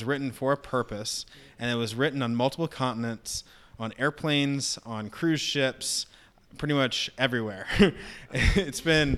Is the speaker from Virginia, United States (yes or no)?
yes; Virginia, United States; it's so crazy for me to see all these people in where I grew up in Northern Virginia